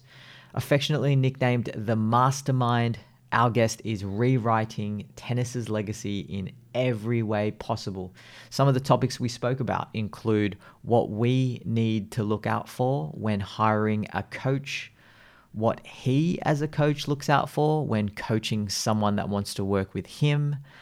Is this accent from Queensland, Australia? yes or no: no; Sydney, New South Wales, Australia; Well, I'm from Sydney.